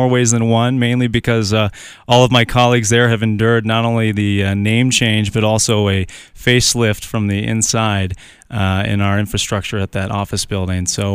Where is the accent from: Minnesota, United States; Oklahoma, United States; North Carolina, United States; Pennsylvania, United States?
Pennsylvania, United States; You know, I'm from Western Pennsylvania, and, you know, there's plenty of skin cancer